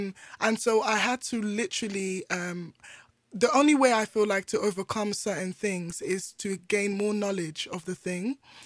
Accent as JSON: {"language": "English", "country": "Nigeria", "said": "I'm here entering everywhere as a Nigerian Igbo woman."}